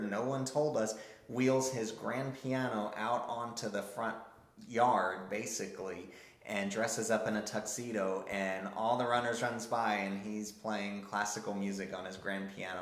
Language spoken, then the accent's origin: English; Florida, United States; we're from Florida. So it's like, it doesn't impress me at all, to be honest.